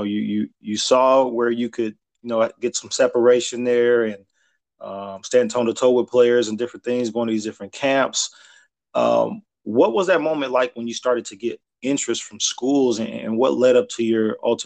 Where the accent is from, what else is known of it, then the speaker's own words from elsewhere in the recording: Lima, Ohio, United States; You know, I did some of my growing up in Lima, Ohio. I went to Lima Senior